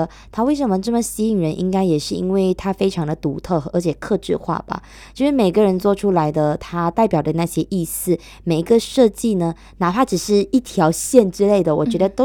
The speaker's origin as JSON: {"language": "Chinese", "region": "East Malaysia", "country": "Malaysia", "said": "我们东马这里啦"}